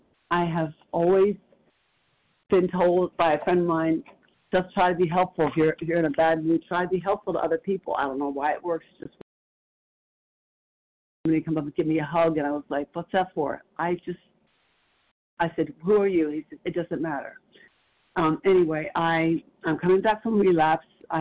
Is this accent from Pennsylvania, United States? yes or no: yes; Pennsylvania, United States; I'm from Pennsylvania.